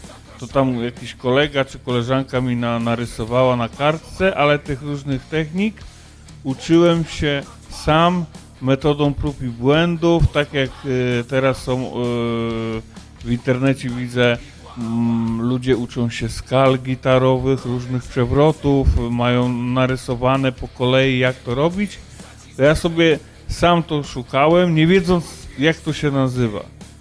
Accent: Darłowo, West Pomeranian Voivodeship, Poland; Ja pochodzę z małego miasteczka, Darłowo, i w latach 80. nie miałem od kogo się uczyć za bardzo tam.

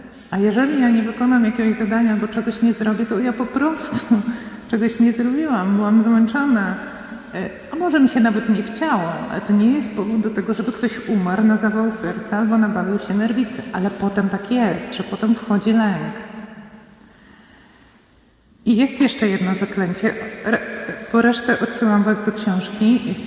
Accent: West Pomeranian Voivodeship, Poland; bo ja pochodzę spod Szczecina.

